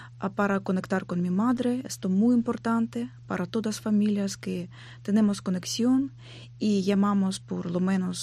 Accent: Ukraine; moved away; me da una tristeza ver noticias, ver qué puede pasar en diferentes pueblos en mi país.

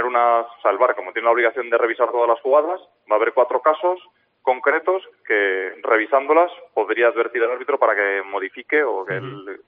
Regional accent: Aragon, Spain; como aragonés no puedo pitar a ningún equipo aragonés

